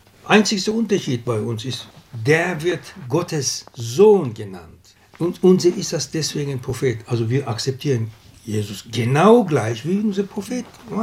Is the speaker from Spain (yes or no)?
no; Turkey; Natürlich, meine Heimat ist in der Türkei, aber ich habe niemanden. Ich bin 50 Jahre fast weg.